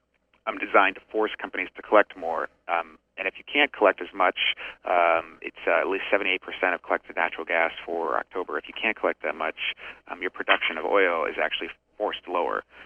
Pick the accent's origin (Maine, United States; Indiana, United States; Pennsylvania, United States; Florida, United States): Maine, United States; You know, I'm from Maine originally, so the joke is, you know, I'm already used to the weather.